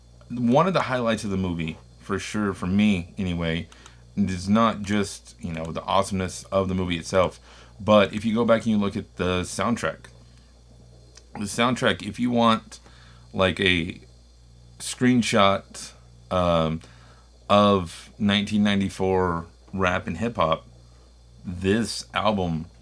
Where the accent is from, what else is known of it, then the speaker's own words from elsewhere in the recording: Texas, United States; As a Texan, I totally want to check that out and see